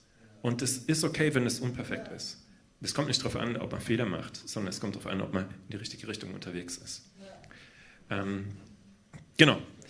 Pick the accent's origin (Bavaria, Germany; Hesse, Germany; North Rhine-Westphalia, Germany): Bavaria, Germany; Fürth; now in Augsburg, Germany; Ich lebe erst seit 2 Jahren in Augsburg. Ich komme ursprünglich aus Fürth bei Nürnberg und komme da aus einer landeskirchlichen Gemeinschaft